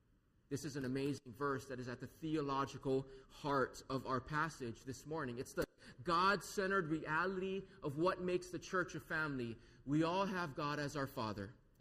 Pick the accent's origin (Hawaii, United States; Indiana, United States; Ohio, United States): Hawaii, United States; I loved growing up in Hawaii, and one of the reasons for that is because of the generally affectionate and warm family atmosphere that we have here.